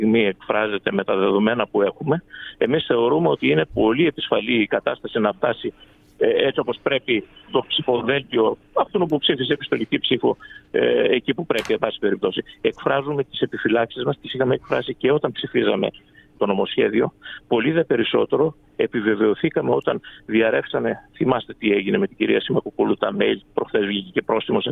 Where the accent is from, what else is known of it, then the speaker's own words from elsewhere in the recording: Central Greece, Greece; Δέστε τι γίνεται εδώ στην περιοχή μας, εγώ είμαι από τη Στερεά Ελλάδα